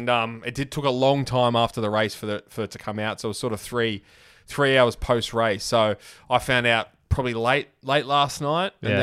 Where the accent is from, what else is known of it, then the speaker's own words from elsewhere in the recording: Australia; As an Australian, we can complain about the favoritism and stuff